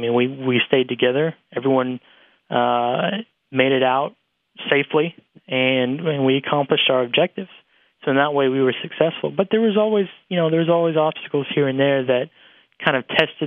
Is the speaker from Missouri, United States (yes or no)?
no; Texas, United States; All right, well, I'm from Texas. I like my country music, and I like all kinds of music.